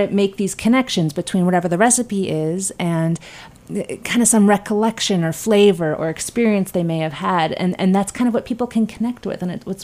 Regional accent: Chicago, Illinois, United States; You know, I grew up in Chicago, so there's a lot of different ethnic cuisines to try out.

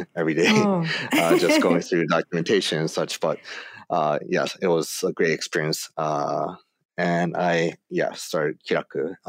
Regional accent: Tokyo, Japan; also born or lived in Fukushima, Japan / Connecticut, United States / San Francisco, United States; I was born in Fukushima, Japan. My dad's American, my mom's Japanese. However, mainly grew up in Tokyo, but going back and forth between Connecticut, San Francisco, Bay Area, and Japan.

